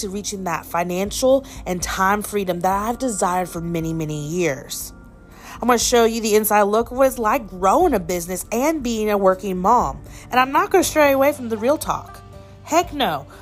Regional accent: Indiana, United States; My husband is from Texas, and he is freaking out about it, but I am from Northern Indiana, and I'm like, it's just a normal winter.

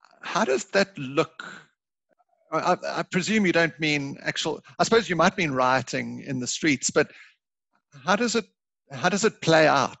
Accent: South Africa; I come from South Africa, and in South Africa, we've actually got the biggest gap in the entire world between the rich and the poor

